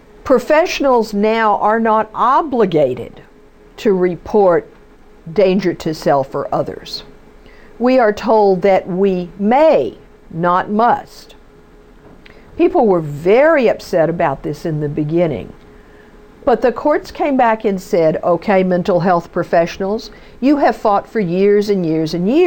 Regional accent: Ireland; I'm Irish by nature and question everything.

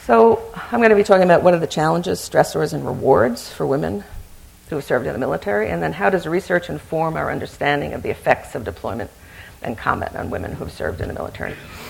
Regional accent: New York, United States; And so growing up in New York, my friends always asked me, why everyone in your family, whenever we come to visit you, all of the meals are curry

